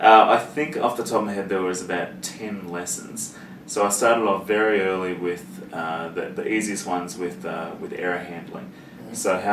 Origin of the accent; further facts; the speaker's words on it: Melbourne, Victoria, Australia; I am from Melbourne, Australia.